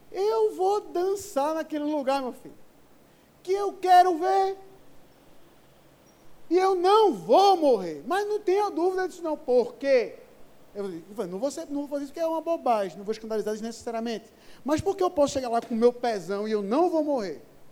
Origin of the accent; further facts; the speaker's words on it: Porto de Galinhas, Pernambuco, Brazil; Que preconceito é esse com a minha terra? Porto de Galinha não tem ataque de tubarão, né?